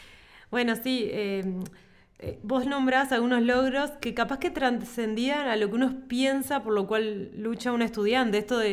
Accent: Canelones, Uruguay; yo soy de Canelones en realidad

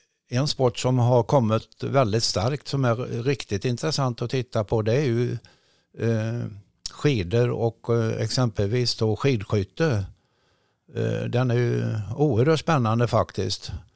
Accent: Jönköping, Jönköping County, Sweden; born there; faktum är att jag är född i Jönköping. Jag såg dagens ljus i Jönköping den 12 juni 1940.

